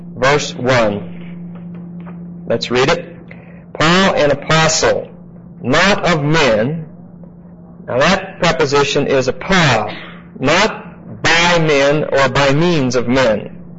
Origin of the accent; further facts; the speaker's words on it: Pittsburgh, Pennsylvania, United States; Hatton's my hometown is Pittsburgh, so maybe that explains sort of the problem.